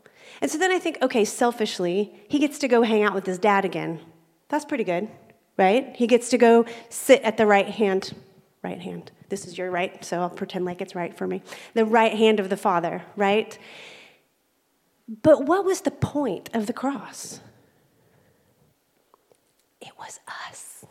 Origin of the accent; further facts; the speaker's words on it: Texas, United States; I'm from Texas. So if I say y'all, it means all of you.